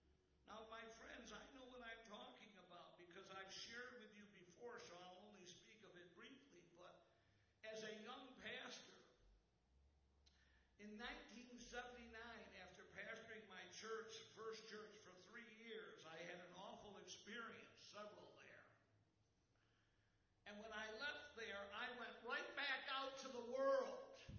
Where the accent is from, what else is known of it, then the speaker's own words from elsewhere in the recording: Utica, New York, United States; also born or lived in Iowa; I moved from Iowa back to Utica, New York. In a little town where I grew up